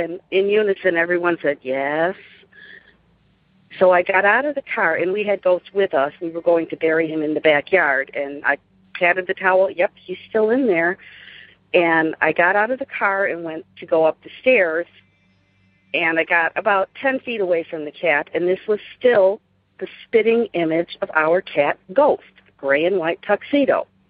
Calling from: Chicago, Illinois, United States; I'm calling from the Chicago area

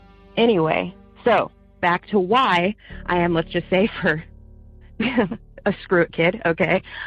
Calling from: Maryland, United States; Hello. I just started listening to your show. I'm from Maryland.

